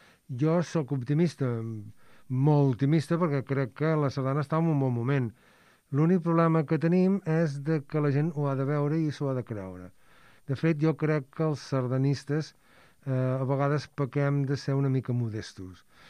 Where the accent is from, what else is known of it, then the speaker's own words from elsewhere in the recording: Caldes de Malavella, Catalonia, Spain; jo no m'he amagat mai que sóc de Caldes de Malavella